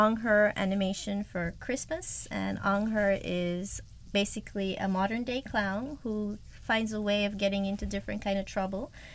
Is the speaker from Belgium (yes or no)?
no; Belize; When we met, like we said, you know, he didn't believe I was from Belize. So first he tested me. He's like, if you're really Belizean, you know how we say lizard in Belize. And I was like, yeah, we call it a tulok.